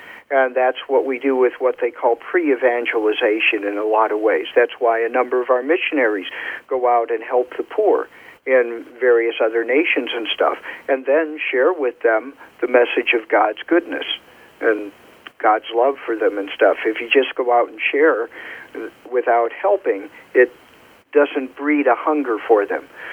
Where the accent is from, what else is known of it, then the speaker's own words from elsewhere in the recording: Kentucky, United States; accent: Kentucky; I slipped into my Kentucky accent and left them in the dust unintentionally.